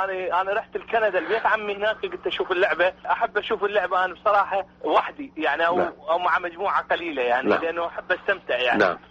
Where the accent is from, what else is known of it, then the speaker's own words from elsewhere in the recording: Iraq; now in Michigan, United States; انا ظلمت بالخارج وانت ظلمت بالداخل فاحنا الظلم الواقع علينا ظلم واحد كعراقيين كوطن كشعب